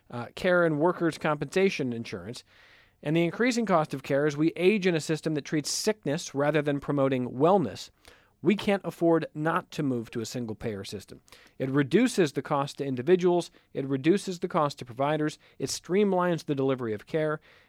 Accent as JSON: {"language": "English", "town": "Cleveland", "region": "Ohio", "country": "United States", "said": "I'm from Cleveland, for goodness sake."}